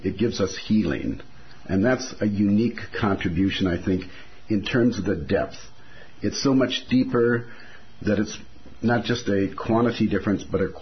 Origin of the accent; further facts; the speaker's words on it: Minnesota, United States; moved away; I grew up in Minnesota and moved to California quite a few years ago